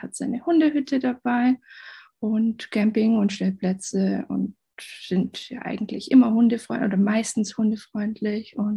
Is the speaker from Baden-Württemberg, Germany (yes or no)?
yes; Baden-Württemberg, Germany; ich komme aus dem Schwarzwald, bin Halbspanierin und sehe mich aber eigentlich eher so als Weltbürgerin.